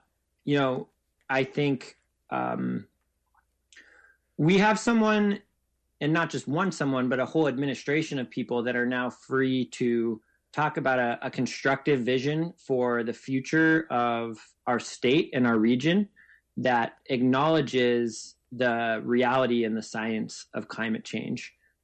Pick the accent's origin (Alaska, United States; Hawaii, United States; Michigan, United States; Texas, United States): Alaska, United States; Ketchikan; born there; now in Sitka, United States; I was born in Ketchikan and live in Sitka, and had just moved to Juneau